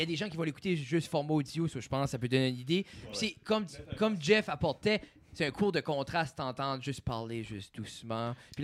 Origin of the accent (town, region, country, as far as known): Acadia, Canada